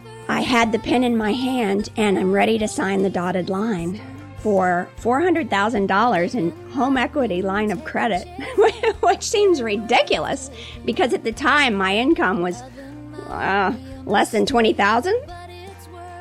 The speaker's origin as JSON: {"language": "English", "town": "St. Petersburg", "region": "Florida", "country": "United States", "said": "I'm from St. Pete, Florida."}